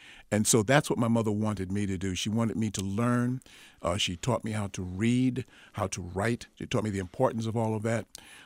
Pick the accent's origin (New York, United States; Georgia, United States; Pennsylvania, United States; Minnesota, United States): New York, United States; Brooklyn; But it was interesting growing up in Brooklyn during that time, and there was always a tension, always something happening.